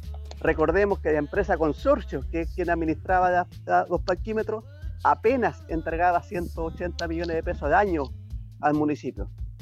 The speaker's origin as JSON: {"language": "Spanish", "region": "Valparaíso", "country": "Chile", "tie": "born or raised there", "said": "Soy un porteño nacido en el Pirán de Fulme"}